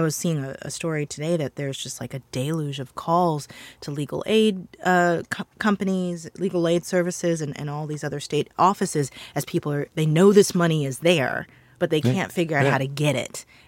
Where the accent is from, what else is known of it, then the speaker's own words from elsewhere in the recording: Missouri, United States; a story that came out last week in Politico about my home state of Missouri and our wonderful lack of vaccinations.